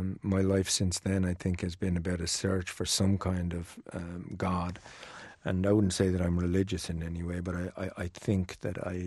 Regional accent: Dublin, Leinster, Ireland; It was a working-class family in Dublin, and my father was a labourer, and he had to work really, really hard.

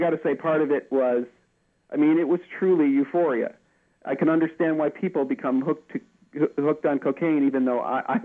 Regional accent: Midwest, United States; now in Los Angeles, United States; I live out here in Los Angeles where everybody's, you know, pretty touchy-feely. But I come from the Midwest where everyone's a little less likely to talk about things

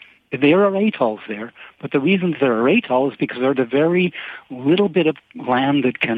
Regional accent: Canada; As a Canadian who has worked in a Canadian aquarium, and we have the largest coastline in the world

